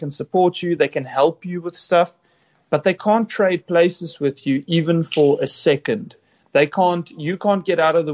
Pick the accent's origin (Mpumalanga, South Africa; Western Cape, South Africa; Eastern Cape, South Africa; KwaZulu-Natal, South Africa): Eastern Cape, South Africa; St. Francis; ever since I grew up in the Eastern Cape, in St. Francis, you know, swimming in rock pools, jumping off cliffs, riding bikes